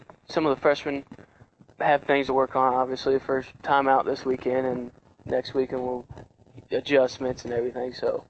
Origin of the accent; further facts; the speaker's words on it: Mexico, Missouri, United States; I grew up in Mexico, Missouri. It's a small town down by Columbia, Missouri.